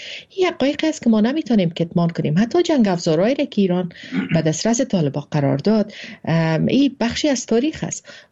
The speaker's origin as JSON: {"language": "Persian", "country": "Afghanistan", "said": "ای ما هستیم، ما افغان هستیم که شکست خوردیم"}